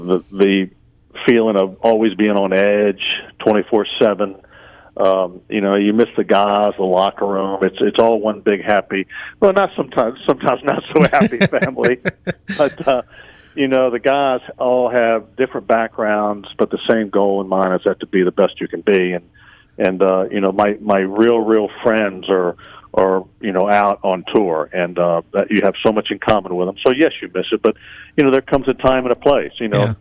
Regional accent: Virginia, United States; And you know, he was my guy growing up in Virginia, as we all know.

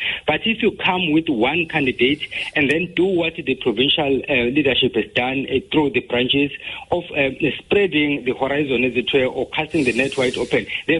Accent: KwaZulu-Natal, South Africa; they are not saying that because we are from KwaZulu-Natal, we are only concerned about our own people.

